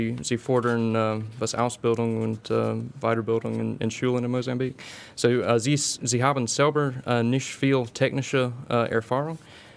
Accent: United States; German is a second language; besonders in meiner Heimat, die USA, machen das, glaube ich.

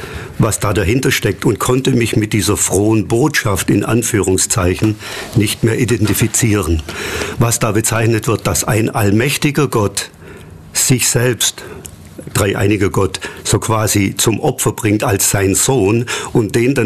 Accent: Pfuhl, Bavaria, Germany; bin aufgewachsen in Pfuhl, also ganz in der Nähe von hier.

